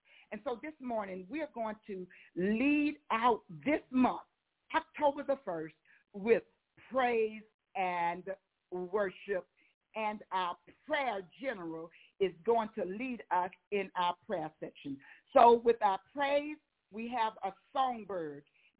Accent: Mississippi, United States; Yes, I'm from Mississippi, but she is the queen of Mississippi.

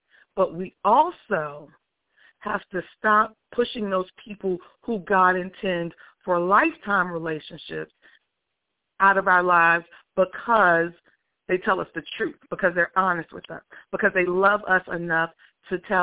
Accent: New York, United States; Growing up in New York, we are not necessarily the turn the other cheek type people.

